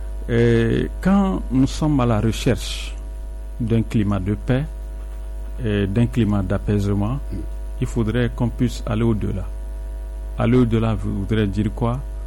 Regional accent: Togo; nous sommes Togolais et nous sommes capables de faire ce que les gens n'ont même pas imaginé de nous.

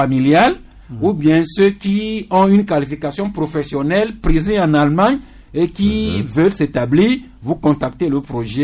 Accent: Togo; Ici, chez nous au Togo

